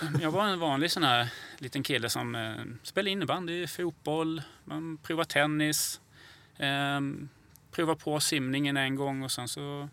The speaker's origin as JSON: {"language": "Swedish", "region": "Skåne", "country": "Sweden", "tie": "born or raised there", "said": "Jag är uppväxt nere på Österlen. Och mamma, pappa ute på landet. En bonddräng var precis vad jag var."}